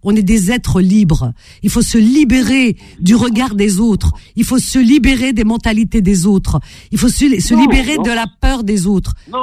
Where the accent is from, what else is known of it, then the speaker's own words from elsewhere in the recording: France; On est en France. On est français.